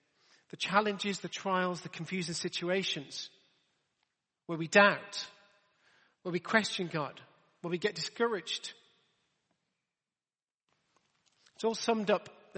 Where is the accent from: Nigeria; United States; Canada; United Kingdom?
United Kingdom; Telford, West Midlands; also born or lived in Birmingham / Coventry; Remember when we were kids, I was brought up in Telford and then Birmingham and then we moved to Coventry.